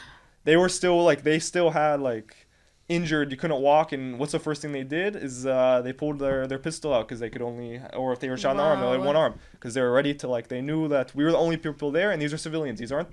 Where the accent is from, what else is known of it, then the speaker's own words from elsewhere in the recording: United States; I have even a family, there's an American, because I'm American, there's an American family in Nachoz